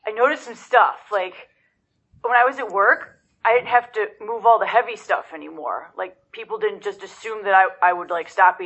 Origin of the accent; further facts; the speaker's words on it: Joliet, Illinois, United States; I'm from Joliet, Illinois.